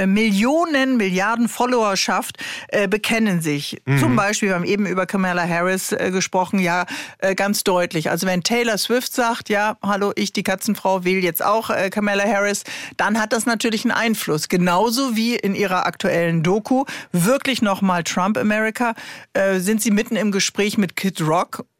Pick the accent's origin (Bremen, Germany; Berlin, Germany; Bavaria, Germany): Bremen, Germany; Also meine Heimat ist Bremen, da weiß also eigentlich wirklich jeder.